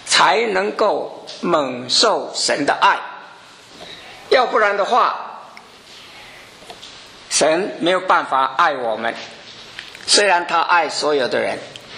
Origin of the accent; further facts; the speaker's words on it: China; 我们中国人